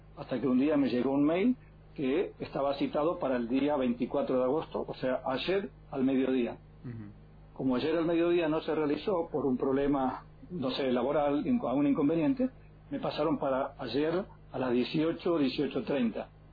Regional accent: El Dorado, Misiones, Argentina; born there; Bueno, yo nací en El Dorado y vivo acá en Cava hace 41 años, tengo 64 años.

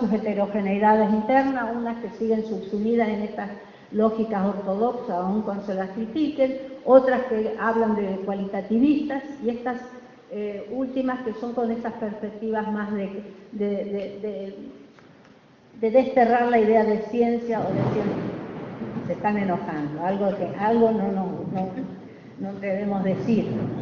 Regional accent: Rosario, Santa Fe, Argentina; vengo de Rosario, ciudad de la provincia de Santa Fe, tan mediatizada en los medios de comunicación últimamente.

